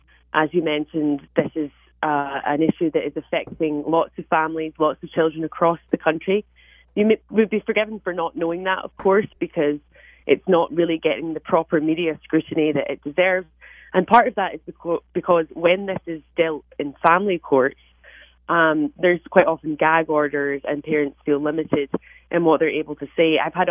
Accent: Scotland, United Kingdom; You know, I don't come from this country. I come from Scotland and the United Kingdom.

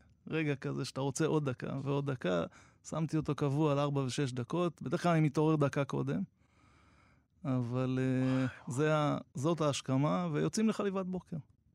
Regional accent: Kfar Warburg, Southern District, Israel; אני נולדתי במושב כפר ורבורג. עברתי דרך ותל אביב וחול וכפר אדומים ושבתי. בגיל 35 שבתי למשק המשפחתי להיות בן ממשיך. ואחרי השיבה הכרתי את יעל, ובנינו יחד בית בכפר ורבורג

